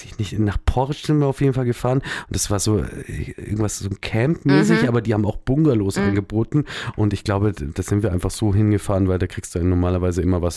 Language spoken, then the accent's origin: German; Munich, Bavaria, Germany; ich bin schon hier in München geboren und an alles Mögliche und bin hier auch aufgewachsen, aber wohne jetzt schon auch seit längerer Zeit ein bisschen im Outback.